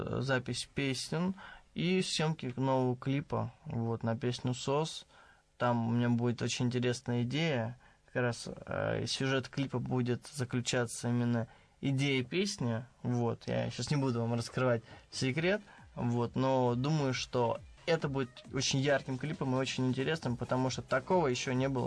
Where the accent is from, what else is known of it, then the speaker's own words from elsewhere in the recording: Moscow, Russia; born there; also born or lived in Lebanon; Да, у меня арабские крови из Ливана, вот я родился, правда, в Москве, но постоянно езжу туда, и там учился даже.